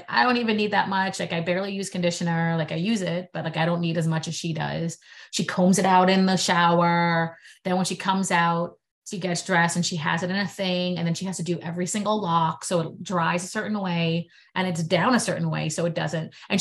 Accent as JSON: {"language": "English", "town": "Brooklyn", "region": "New York", "country": "United States", "tie": "born or raised there", "said": "I could talk about it all day long because I grew up in Brooklyn. All my friends had that kind of hair."}